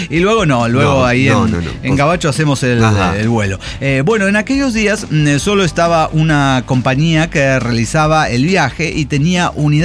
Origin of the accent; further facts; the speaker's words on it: Tacubaya, Mexico City, Mexico; yo soy originario de Tacubaya, al otro lado de la ciudad.